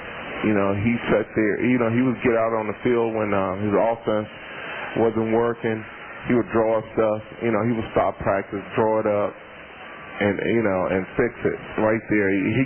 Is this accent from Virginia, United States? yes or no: yes; Gladys, Virginia, United States; I'm from Gladys, Virginia.